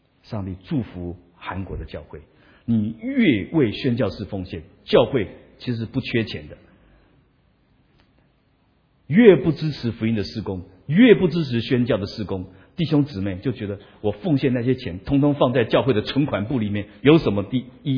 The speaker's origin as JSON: {"language": "Chinese", "country": "Taiwan", "said": "我们台湾话叫恰北北"}